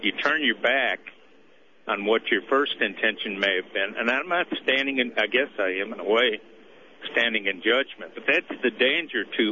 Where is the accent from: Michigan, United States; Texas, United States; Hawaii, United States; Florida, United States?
Michigan, United States; Detroit; I'm 50 years old. I grew up in Detroit, and I went to the public schools.